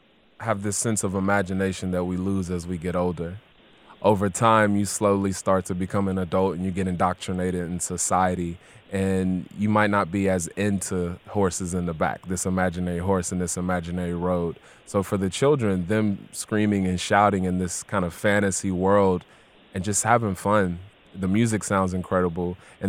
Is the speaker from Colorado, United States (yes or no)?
no; Louisville, Kentucky, United States; born and raised in West End, Louisville.